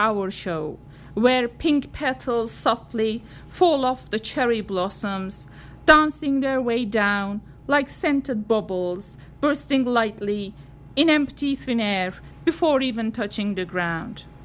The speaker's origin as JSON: {"language": "English", "country": "Iran", "said": "As you know, I'm from Iran"}